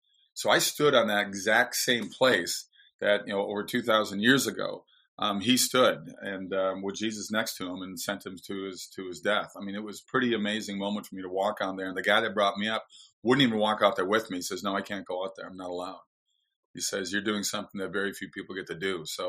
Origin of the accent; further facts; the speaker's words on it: Minnesota, United States; I grew up in Minnesota, the Lutheran, being a Norwegian guy is kind of typical for that part of the country where a lot of people settled when they left the old country and came to America.